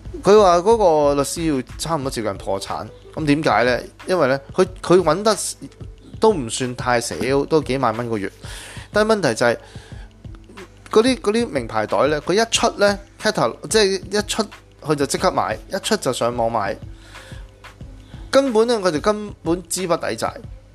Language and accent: Cantonese; Hong Kong; 咁我哋香港人系兴，即系有一个咁嘅 concept 嘅